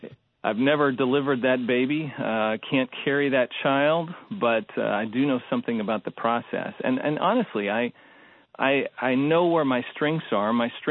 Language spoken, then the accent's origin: English; Des Moines, Iowa, United States; I should mention that I'm a Midwesterner, born and raised in Des Moines, Iowa.